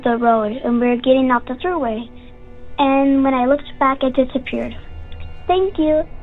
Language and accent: English; Buffalo, New York, United States; I'm 8 years old, and I'm from Buffalo, New York.